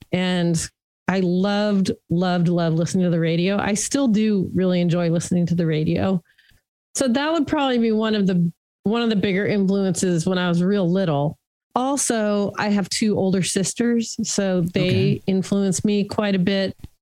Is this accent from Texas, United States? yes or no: no; Hollywood, California, United States; I grew up in Hollywood, California, and there was a station called KHJ